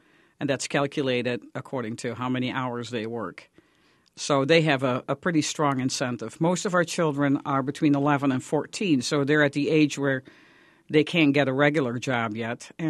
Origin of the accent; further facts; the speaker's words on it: Netherlands; English is a second language; now in Detroit, United States; That's correct. I'm not even native to the United States. I'm an import from the Netherlands.